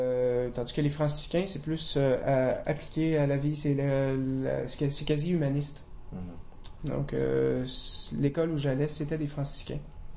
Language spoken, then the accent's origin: French; Sainte-Foy, Quebec, Canada; je suis né à Sainte-Foy. J'ai toujours demeuré à Sainte-Foy.